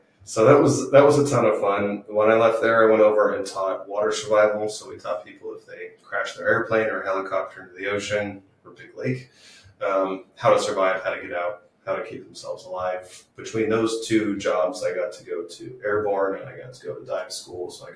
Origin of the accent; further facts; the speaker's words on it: Camarillo, California, United States; All right, so I'm not originally from the Florida Panhandle. I was born and raised in Camarillo, California. There's two L's in there. It's Spanish, so if you look it up, it's Camarillo.